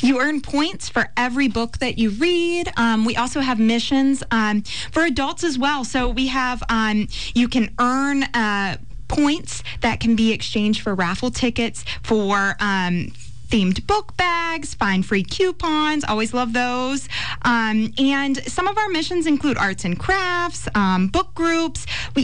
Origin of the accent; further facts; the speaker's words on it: Fredericksburg, United States; When I was a kid growing up in the Fredericksburg area, my grandmother would take me to the Fredericksburg branch.